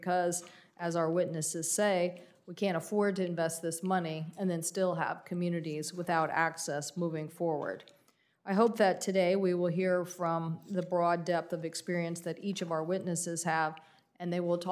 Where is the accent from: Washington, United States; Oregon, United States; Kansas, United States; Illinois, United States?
Washington, United States; The stories that I hear from my home state in Washington are heartbreaking.